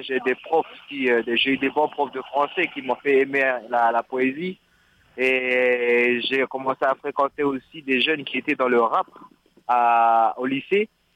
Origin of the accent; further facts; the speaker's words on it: New Caledonia; moved away; Quand je suis parti de Nouvelle-Calédonie, de mon pays, avec mon épouse, on a été accueillis à Douarnenez